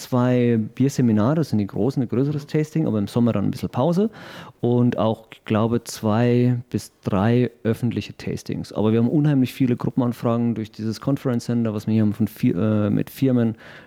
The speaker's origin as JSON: {"language": "German", "town": "Coburg", "region": "Bavaria", "country": "Germany", "said": "Bin ursprünglich aus Coburg, das ist jetzt von Bayreuth, eine Stunde, 1,15 weg."}